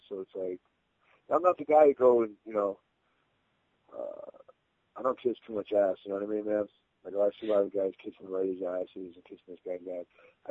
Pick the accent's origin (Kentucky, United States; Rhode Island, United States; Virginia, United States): Rhode Island, United States; Providence; You know, I grew up in Providence, Rhode Island. It's, you know, an Italian community, so it's not a far stretch.